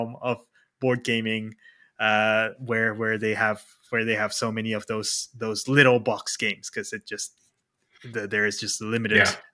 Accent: Japan; English is a second language; I'm being from Japan

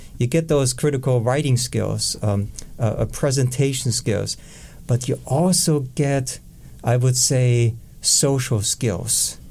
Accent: Germany; accent: German; English is a second language; moved away as an adult; also born or lived in California / Illinois / Oklahoma; now in United States; Started in Germany, hence my accent, and then finished my education in the United States, in California, in Illinois, and at some point in Oklahoma.

